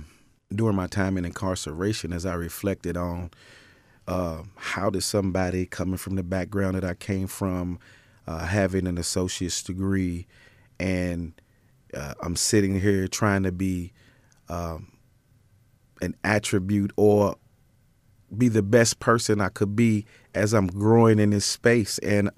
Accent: Lexington, United States; Wow, yeah, I grew up here in Lexington.

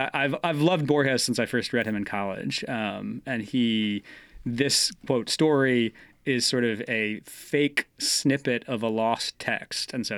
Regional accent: New England, United States; So I've lived in the South for 15 years now, but I grew up in New England and really didn't think about the river that much.

